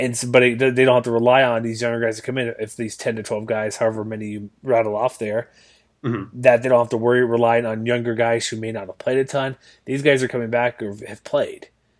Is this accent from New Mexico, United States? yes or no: yes; New Mexico, United States; I'm from New Mexico. I played at Albuquerque. I was a Lobo.